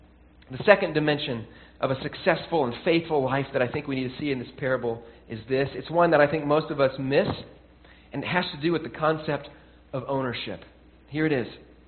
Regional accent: Tennessee, United States; When I grew up in Tennessee, you could get a full license when you turned 16.

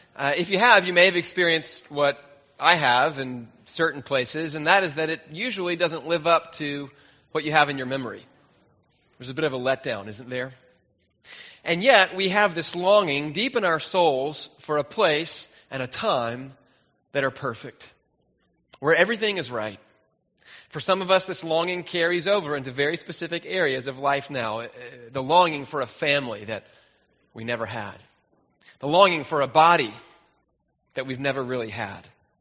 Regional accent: Alabama, United States; a place that my family went when I was growing up in Alabama almost every summer where I could fish and swim in the river

